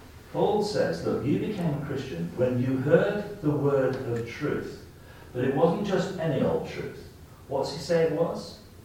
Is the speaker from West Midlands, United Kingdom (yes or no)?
yes; Leamington, West Midlands, United Kingdom; I used to take a trip quite regularly from my hometown, Leamington, down to the West Country, Wiltshire.